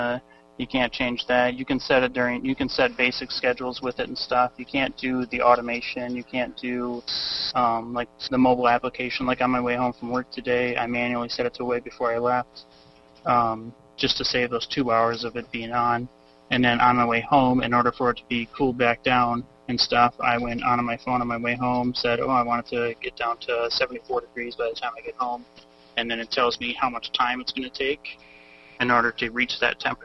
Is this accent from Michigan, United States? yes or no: no; Minnesota, United States; I'm from Minnesota, and we've had crazy heat for all summer now